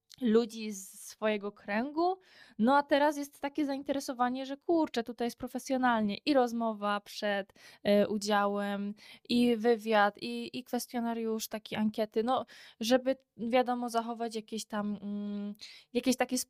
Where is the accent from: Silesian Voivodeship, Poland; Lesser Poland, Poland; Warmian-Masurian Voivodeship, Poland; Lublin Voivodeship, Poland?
Silesian Voivodeship, Poland; Katowice; now in Starachowice, Poland; Ja ze Starachowic nie pochodzę, a z Katowic